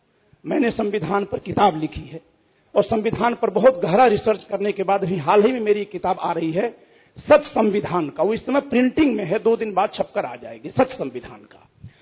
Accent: Uttar Pradesh, India; आपके राज्य में जैसे हम उत्तर प्रदेश से आते हैं

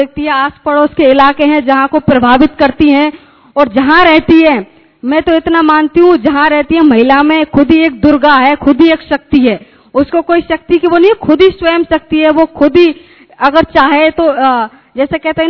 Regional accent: Bharatpur, Rajasthan, India; मैं भरतपुर से आती हूँ

